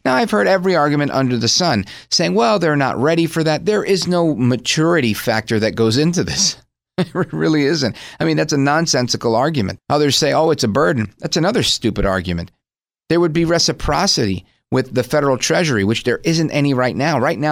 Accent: United States; because I'm an American of Puerto Rican heritage

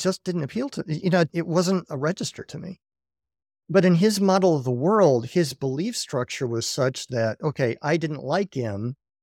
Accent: Dearborn Heights, Michigan, United States; I'm from Dearborn Heights. It means I'm a United Methodist.

